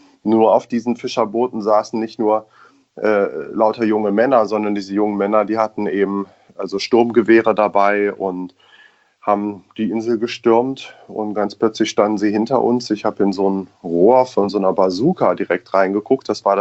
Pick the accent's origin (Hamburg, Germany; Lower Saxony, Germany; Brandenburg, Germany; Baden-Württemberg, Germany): Lower Saxony, Germany; Göttingen; born there; ich bin in Göttingen geboren